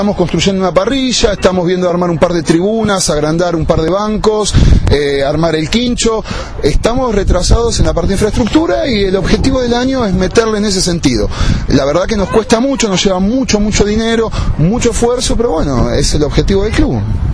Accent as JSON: {"language": "Spanish", "town": "Escobar", "region": "Buenos Aires Province", "country": "Argentina", "said": "todos los que somos entrenadores hoy, somos de Escobar y nos fuimos a jugar a otro club."}